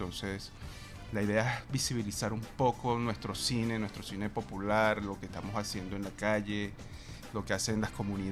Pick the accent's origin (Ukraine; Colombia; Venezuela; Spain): Venezuela; Caracas, Capital District; a pesar de que somos de Catia